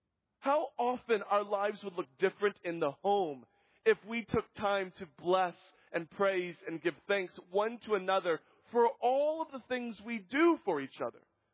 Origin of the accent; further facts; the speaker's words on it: Yuba City, California, United States; Growing up in Yuba City, California, my family and I attended and were members of the First Baptist Church.